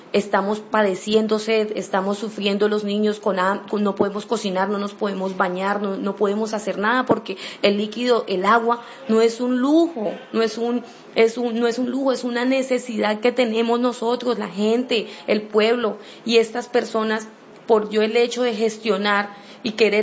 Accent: Bogotá, Colombia; now in Santa Marta, Colombia; Yo llevo 6 meses viviendo acá. Yo soy de Bogotá.

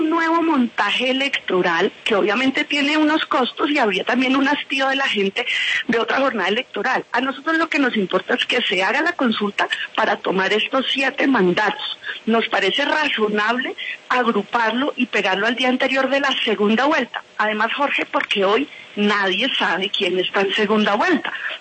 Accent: Colombia; nos una como colombianos

